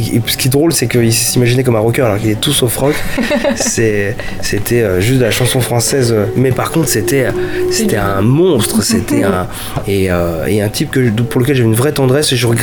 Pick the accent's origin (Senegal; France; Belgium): France; Paris, Île-de-France; born there; C'est ça. Je suis né à Paris.